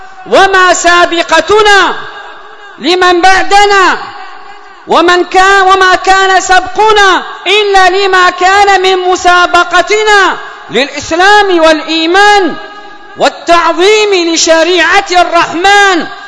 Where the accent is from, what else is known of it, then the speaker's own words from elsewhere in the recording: Yemen; اللهم ادفع عن بلادنا اليمن الفتن ما ظهر منها وما بطن.